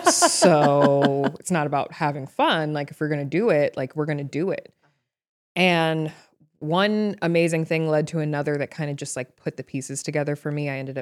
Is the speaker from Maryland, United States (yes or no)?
yes; Potomac, Maryland, United States; Because that's where I'm from Potomac, Maryland.